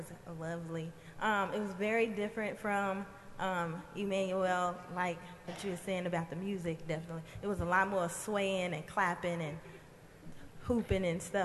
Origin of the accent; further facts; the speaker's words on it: Louisville, Kentucky, United States; So I didn't grow up in church, and I'm from Louisville, born and raised.